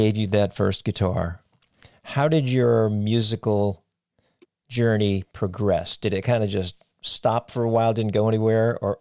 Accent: Cape Cod, Massachusetts, United States; now in Frederick, United States; I grew up on Cape Cod, and I owned surf shops before I moved to Frederick.

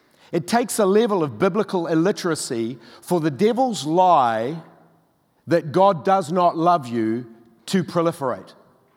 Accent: North Island, New Zealand; accent: North Island; You understanding my North Island accent okay? You know, one time when I was in the South Island, I referred to the NIV Bible as the North Island version.

